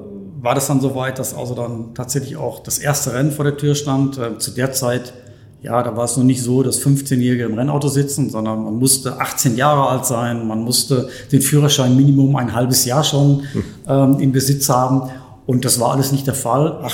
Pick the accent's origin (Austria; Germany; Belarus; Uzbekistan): Germany; Bochum, North Rhine-Westphalia; Ich komme ursprünglich aus Bochum.